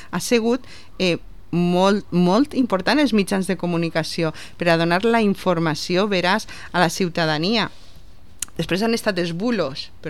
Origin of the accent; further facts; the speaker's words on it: Vila-real, Valencian Community, Spain; jo encantada de vindre a la ràdio del meu poble